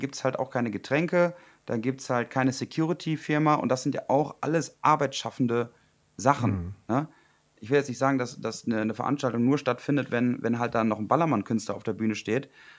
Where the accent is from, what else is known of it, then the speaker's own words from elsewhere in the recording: Alme, North Rhine-Westphalia, Germany; in meiner Heimat in Alme. Da, wo ich damals auch meinen Sportunterricht in der Grundschule gemacht habe, wo die Schützenfeste gefeiert werden, wo ich mich auch beim Fußball umziehe.